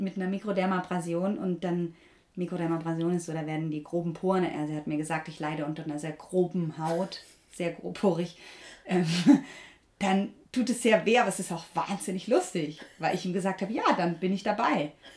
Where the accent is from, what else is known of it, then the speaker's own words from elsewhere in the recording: Baden-Württemberg, Germany; born there; now in Cologne, Germany; ganz neu bin ich 40 Jahre alt. Bin geborener Schwabe und lebe schon sehr lange Zeit in Köln.